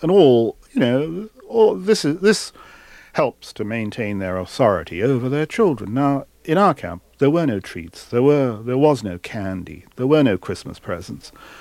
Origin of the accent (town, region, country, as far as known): Shanghai, China; born or raised there